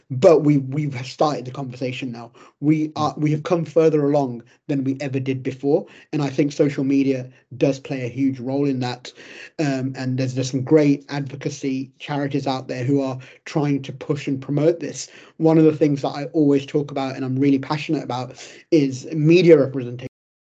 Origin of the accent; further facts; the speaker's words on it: England, United Kingdom; she was from India and I was from England